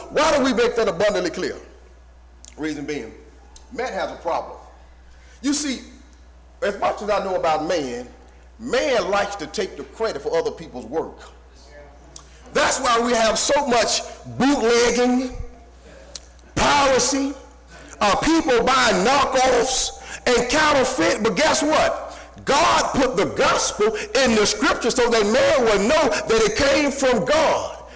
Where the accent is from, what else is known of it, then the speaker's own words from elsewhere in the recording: Montgomery, Alabama, United States; I'm from Montgomery, Alabama. And my grandfather, he used to raise horses and cows, all kind of livestock.